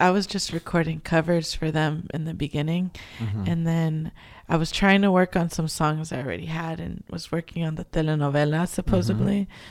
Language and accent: English; California, United States; Well, when I was, because I grew up in the Bay Area, when I was playing in bands in San Francisco and Oakland, my band members were all not Latinos.